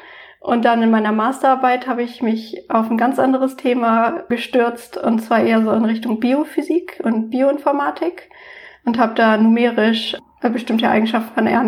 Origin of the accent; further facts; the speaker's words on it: Oldenburg, Lower Saxony, Germany; Ich habe in Oldenburg, meiner Heimatstadt, angefangen zu studieren.